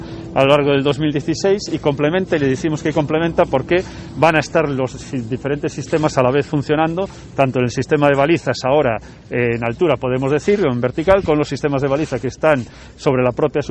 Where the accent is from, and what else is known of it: Galicia, Spain